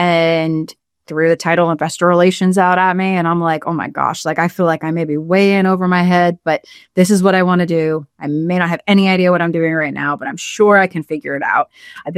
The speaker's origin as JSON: {"language": "English", "town": "Charlotte", "region": "North Carolina", "country": "United States", "tie": "born or raised there", "also_born_or_lived": "Long Island, New York", "said": "So I grew up in Charlotte, but I'm actually from Long Island, New York. But I did move down here when I was in first grade."}